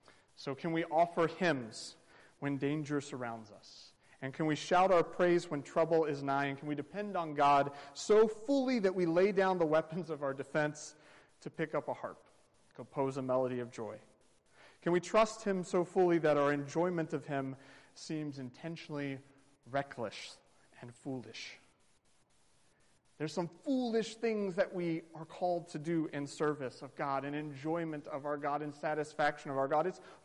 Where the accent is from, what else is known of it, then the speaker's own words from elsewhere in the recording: North Carolina, United States; I think he's going on 60 years in ministry of the church I grew up in North Carolina.